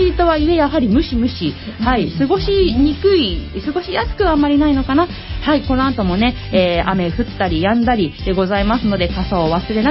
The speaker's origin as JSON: {"language": "Japanese", "town": "Kawasaki", "region": "Kanagawa", "country": "Japan", "tie": "born or raised there", "said": "本日の番組メインパーソナリティは、川崎生まれ川崎育ち、自称夢見ヶ崎動物公園専属"}